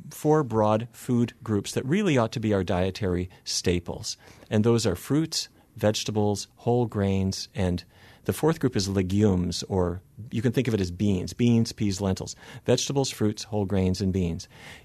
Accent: Fargo, North Dakota, United States; But I grew up in Fargo, and I have to say I spent the first half of my life eating all the wrong things

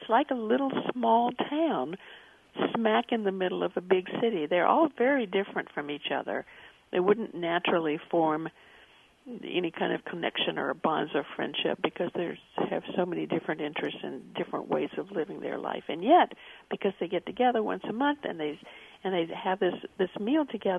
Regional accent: Portland, Oregon, United States; born or raised there

